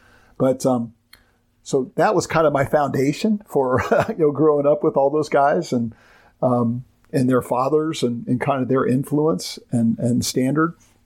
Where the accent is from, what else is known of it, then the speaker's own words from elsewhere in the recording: Dayton, Ohio, United States; as I mentioned, I grew up in Dayton